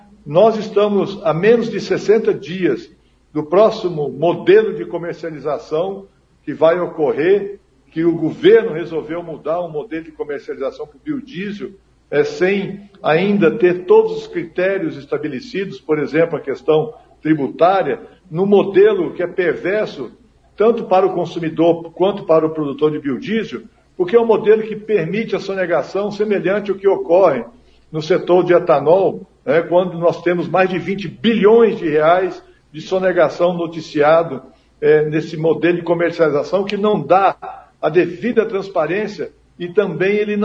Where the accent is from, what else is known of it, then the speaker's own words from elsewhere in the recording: Barbosa Ferraz, Paraná, Brazil; Maringá, minha terra. Eu sou aí de pertinho de Maringá, de Barbosa Ferraz.